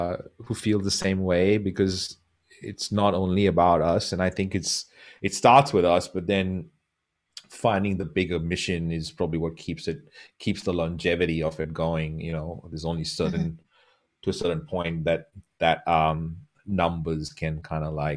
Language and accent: English; India; first language English; now in Australia; I'm half Indian, half Portuguese. So there's a Indian background. I grew up in India. Indian accents aren't the most prettiest accents on the planet